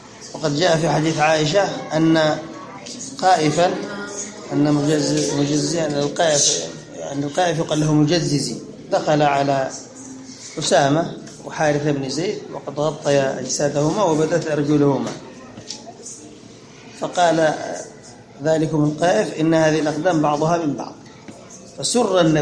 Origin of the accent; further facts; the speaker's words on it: Yemen; وأخبرنا شائب في جهة المشرق عندنا في اليمن